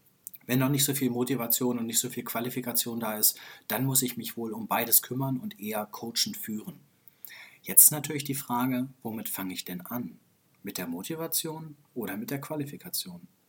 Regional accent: Hanover, Lower Saxony, Germany; In Hannover, wo ich herkomme, gibt es noch so ein altes Kino aus den 70er Jahren.

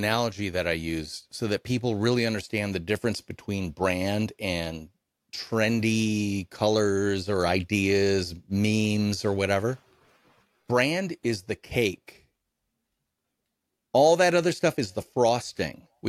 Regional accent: Wisconsin, United States; I grew up here in Wisconsin.

